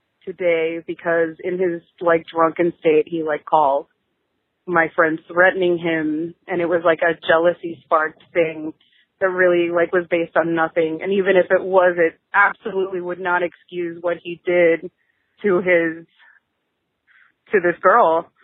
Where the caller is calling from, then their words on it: Florida, United States; I'm calling you from South Florida